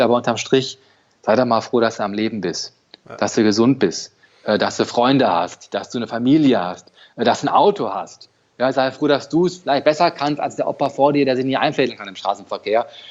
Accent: North Rhine-Westphalia, Germany; ich komme ja aus dem Ruhrgebiet hier, da hast du halt immer Stau zwischen 6.30 Uhr und 9.30 Uhr.

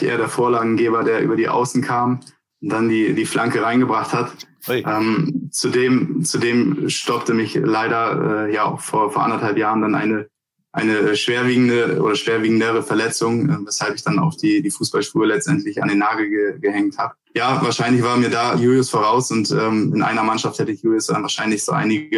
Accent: Hamburg, Germany; ich komme aus Hamburg.

